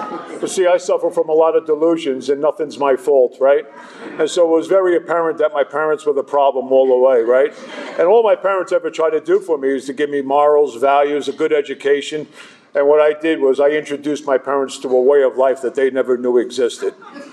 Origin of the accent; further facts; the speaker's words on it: New Jersey, United States; I'm from the Jersey Shore.